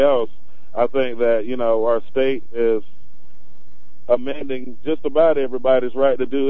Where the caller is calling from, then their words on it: Greenville, South Carolina, United States; Greenville, South Carolina.